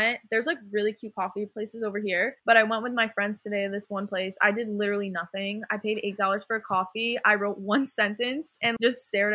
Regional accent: New York, United States; And I think it's because we're both from New York and everyone here is from New Jersey.

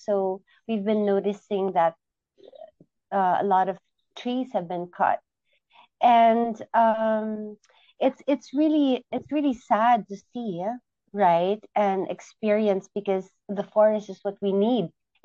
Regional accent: Manila, Metro Manila, Philippines; now in Mindanao, Philippines; I'm originally from Manila, and I moved to the provincial part of the biggest island of the Philippines, called Mindanao, in the heart of Mindanao, right in the middle

